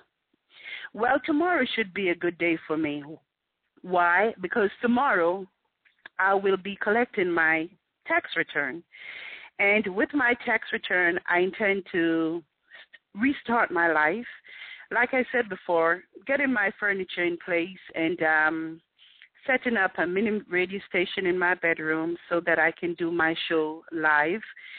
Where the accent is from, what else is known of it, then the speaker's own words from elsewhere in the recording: New York, United States; I love to wear boots because I'm a New Yorker. I've lived in New Yorker. I'm New York for many years.